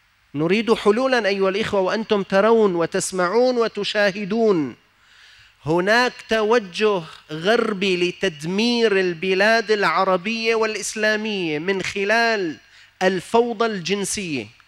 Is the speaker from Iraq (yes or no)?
no; Syria; عندنا في سوريا